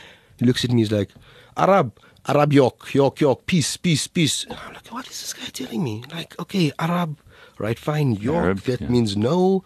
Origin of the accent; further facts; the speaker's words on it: South Africa; So I'm an Indian. I'm South African. You know this. I know this.